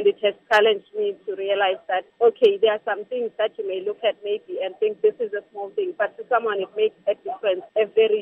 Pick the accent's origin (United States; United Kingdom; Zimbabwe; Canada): Zimbabwe; Bulawayo; now in Victoria Falls, Zimbabwe; born and bred in Bulawayo, and then I moved to Victoria Falls in 2006